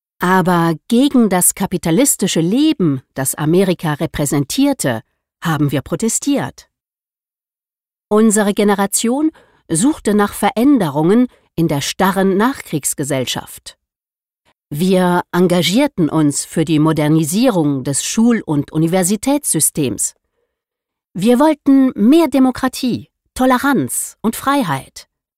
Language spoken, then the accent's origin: German; Mannheim, Baden-Württemberg, Germany; born there; also born or lived in West Berlin; Ich bin 1950 in Mannheim geboren und habe dann in den 70er Jahren in West-Berlin gewohnt.